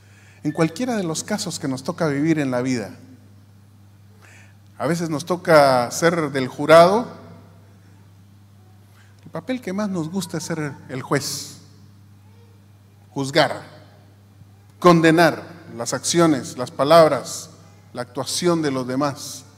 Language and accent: Spanish; Guatemala; No las crea. Se lo pido, por favor, como guatemalteco.